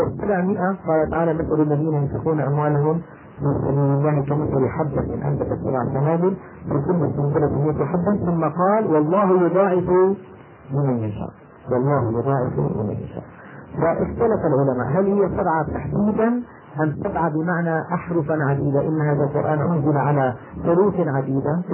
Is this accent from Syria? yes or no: yes; Damascus, Damascus Governorate, Syria; يعني هلا مثلا أنا دمشقي شامي